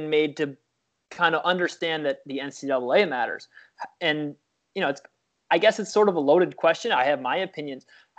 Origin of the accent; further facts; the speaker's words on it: United States; being an American, I don't hear about it.